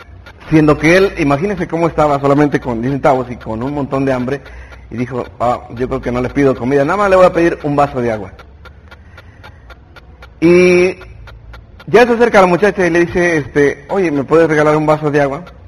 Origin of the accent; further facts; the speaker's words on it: Toluca, State of Mexico, Mexico; Vengo de Toluca, ni para Almazagua.